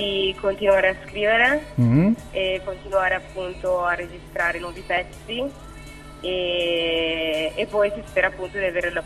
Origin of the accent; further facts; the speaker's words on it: Reggio Emilia, Emilia-Romagna, Italy; now in Milan, Italy; io sono di Reggio Emilia, ho 23 anni